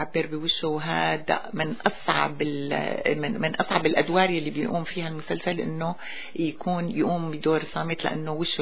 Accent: Syria; أكيد رح يكون وجوده أعماله خالدة لنحن كسوريين ولكل الوطن العربي.

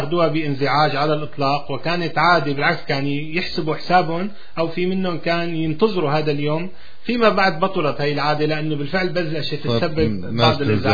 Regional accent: Damascus, Damascus Governorate, Syria; born there; أنت مثل ما قلت أنا ولدت بدمشق

